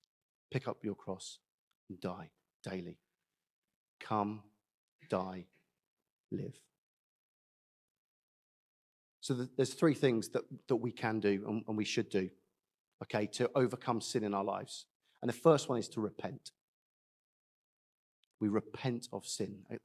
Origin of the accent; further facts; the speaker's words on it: United Kingdom; Because we're British and we don't like to have uncomfortable conversations twice.